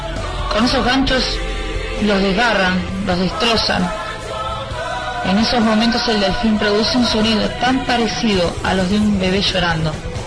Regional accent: Argentina; Soy de Argentina

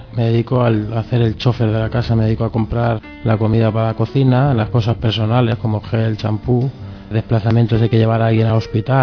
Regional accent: Spain; Somos todos españoles de diferentes sitios de España.

